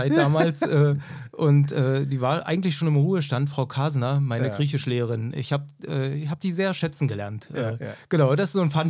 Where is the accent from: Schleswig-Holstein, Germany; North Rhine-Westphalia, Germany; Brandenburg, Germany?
Brandenburg, Germany; Da, wo ich herkomme, aus der Uckermark